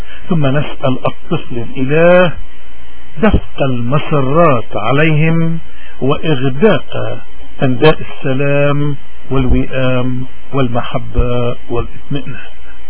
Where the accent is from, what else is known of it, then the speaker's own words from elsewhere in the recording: Lebanon; تسلحنا به كلبنانيين منذ 7000 سنة ولازلنا